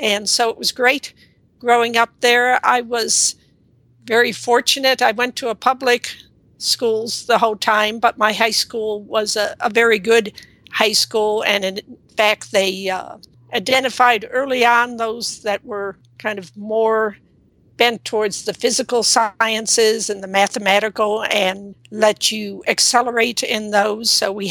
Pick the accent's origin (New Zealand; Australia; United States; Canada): United States; Illinois; I'm a Midwesterner at heart, so I still enjoy going back to the Midwest.